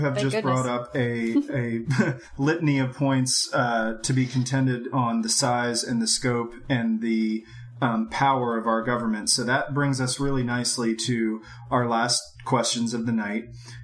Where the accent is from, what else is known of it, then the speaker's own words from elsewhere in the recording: Florida, United States; Hasn't worked so well in my home state of Florida, but probably has a lot to do with our governor.